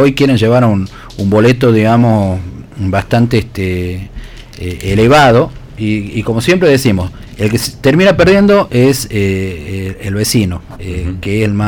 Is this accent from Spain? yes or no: no; Argentina; creo que como argentinos tenemos que estar más unidos